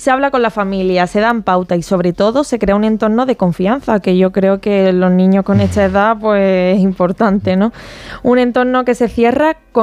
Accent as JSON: {"language": "Spanish", "town": "Cádiz", "region": "Andalusia", "country": "Spain", "said": "Pero ten en cuenta que soy de Cádiz, o sea, si..."}